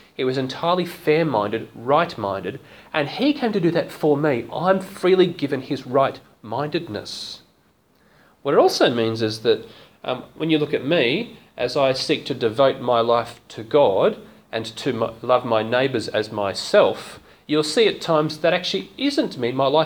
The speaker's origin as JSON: {"language": "English", "region": "Queensland", "country": "Australia", "tie": "born there", "said": "I was born in Queensland, so I support the Queensland team, the Maroons."}